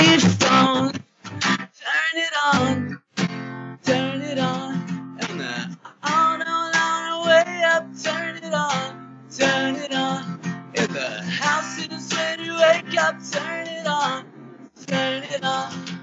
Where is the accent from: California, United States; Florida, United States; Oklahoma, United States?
Oklahoma, United States; I'm from Oklahoma originally, but I've kind of lived all over. I don't really like the idea of nation states and that kind of thing, so I tend not to put too much emphasis on being an American.